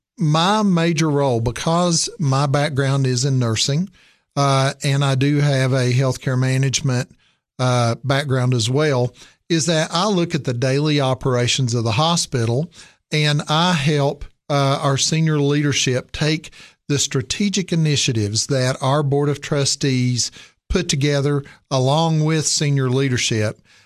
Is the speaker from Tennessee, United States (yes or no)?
yes; Johnson City, Tennessee, United States; I'm originally from Johnson City. I grew up there